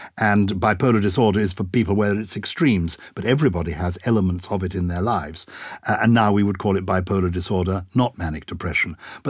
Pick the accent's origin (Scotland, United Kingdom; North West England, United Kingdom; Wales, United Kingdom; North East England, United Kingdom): Scotland, United Kingdom; Glasgow; When I was growing up in Glasgow in the 90s, NEDS were everywhere.